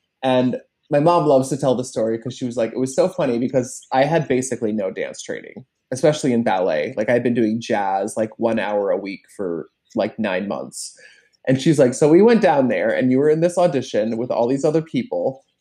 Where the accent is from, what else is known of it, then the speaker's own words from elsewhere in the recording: Toronto, Ontario, Canada; I grew up in Toronto, Canada, in a little suburb called Etobicoke, just outside of the downtown GTA. I was the youngest of four. And I grew up in a very kind of Christian household.